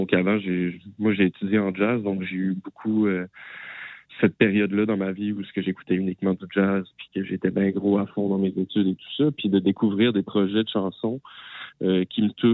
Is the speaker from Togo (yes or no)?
no; Quebec, Canada; Donc, moi, je viens de la région du Bas-Saint-Laurent à la base.